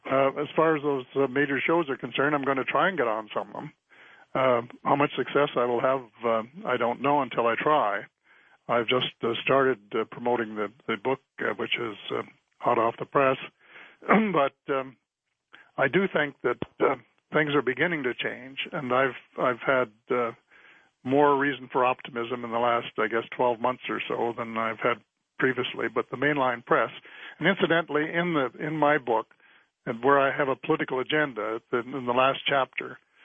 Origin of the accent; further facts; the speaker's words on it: Waterford, Ontario, Canada; born there; I was born in Waterford, Ontario, about 90 miles west of Toronto